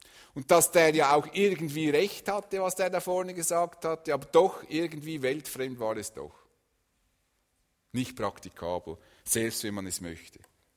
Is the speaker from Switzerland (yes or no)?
yes; Switzerland; Als Schweizer lieben wir unsere möglichst eigenen vier Wände